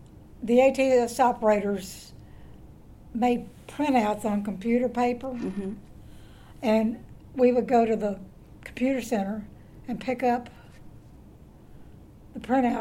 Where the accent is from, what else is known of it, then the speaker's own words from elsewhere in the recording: Louisville, Kentucky, United States; born there; I was born in Louisville, Kentucky, and my husband got his first teaching job, first and only teaching job here.